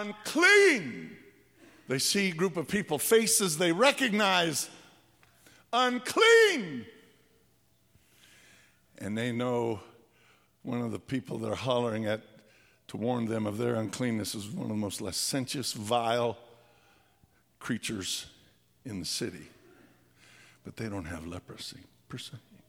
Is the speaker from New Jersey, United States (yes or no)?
no; Pueblo, Colorado, United States; I was from Pueblo. He was also from Pueblo.